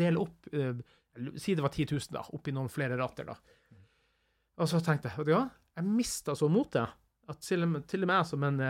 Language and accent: Norwegian; Northern Norway, Norway; Og da treffer jeg jo, som nordlending, en annen nordlending.